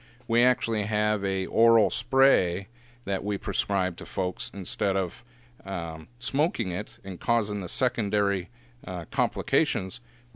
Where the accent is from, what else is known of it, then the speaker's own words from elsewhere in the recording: California, United States; they actually chuckled when they found out I was from Mendocino County